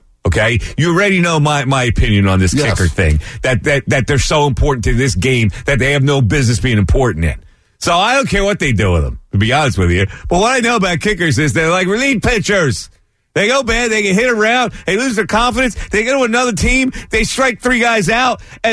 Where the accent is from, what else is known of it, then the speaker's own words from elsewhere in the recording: Bristol, United States; one of the two presidential candidates is actually going to be in my hometown of Bristol on Saturday.